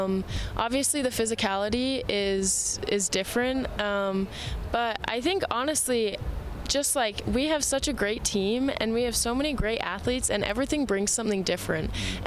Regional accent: Canada; I'm not just representing my country, but I'm representing my family, where I come from. And it's cool to be able to play in the United States and rep Canada, you know?

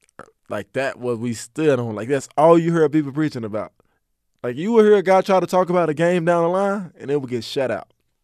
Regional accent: Earl, Arkansas, United States; I'm not a logo chaser. I'm from Earl, Arkansas. I'm not going to chase a logo or this big team.

